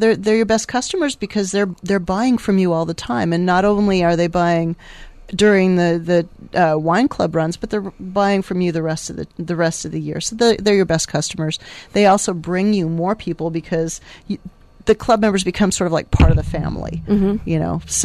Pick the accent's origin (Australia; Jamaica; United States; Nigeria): United States; California; I am from Southern California. You said the. I did. I'm like totally from the San Fernando Valley, you know? And I've been here for like 35 years.